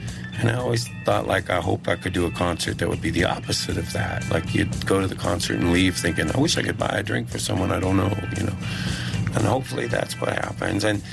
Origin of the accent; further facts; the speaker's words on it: Texas, United States; So I came from Texas, where they're into words.